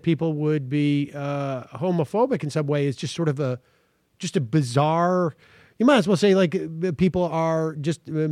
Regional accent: Worcester, Massachusetts, United States; And I don't think that growing up in Worcester anyways, there wasn't sort of that, there was no consciousness.

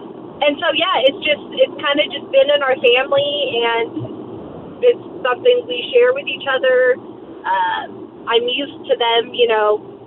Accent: Sacramento, California, United States; Yeah, I was born and raised in Sac, and my parents had season tickets when I was growing up, and so it was just a normal part of me growing up here, going to games.

